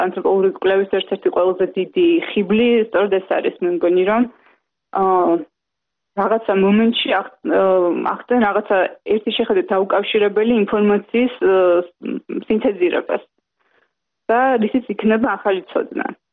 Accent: Tbilisi, Georgia; born or raised there

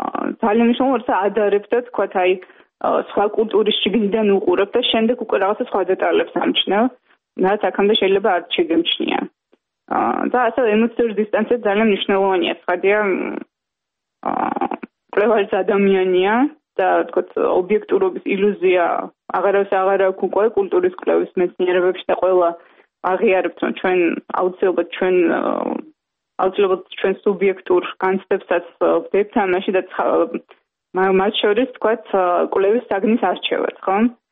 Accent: Tbilisi, Georgia; დავიბადე თბილისში, გავიზარდე თბილისში და ჩემი ცხოვრების უდიდესი ნაწილი მჭიდროდ არის დაკავშირებული ამ ქალაქთან

